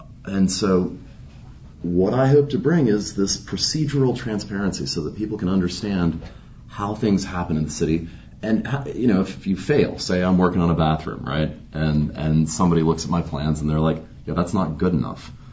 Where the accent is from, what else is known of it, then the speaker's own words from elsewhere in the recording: Lexington, United States; I grew up in Lexington. We had an outstanding education system, right?